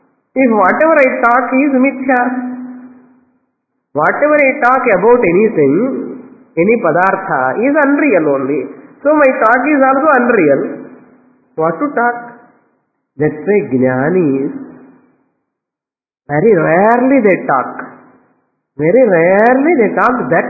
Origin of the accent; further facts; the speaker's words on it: India; I am an Asian. I am an Indian. I am related to India, relative world.